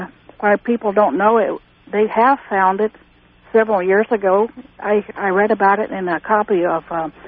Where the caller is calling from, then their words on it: Clinton, Illinois, United States; I'm from Clinton, Illinois.